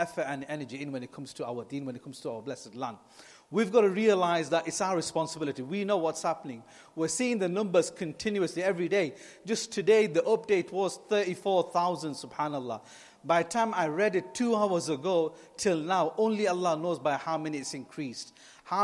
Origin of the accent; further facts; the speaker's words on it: United Kingdom; I said, I'm from Britain.